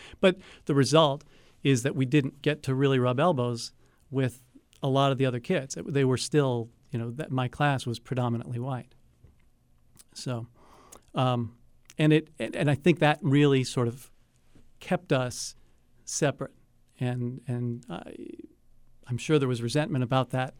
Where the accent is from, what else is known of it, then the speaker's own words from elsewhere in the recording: Baltimore, Maryland, United States; I came from and I grew up in Mount Washington, which, of course, is predominantly Jewish.